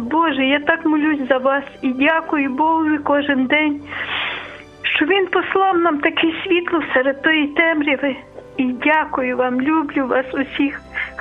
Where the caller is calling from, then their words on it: Lviv, Lviv Oblast, Ukraine; Я з Львова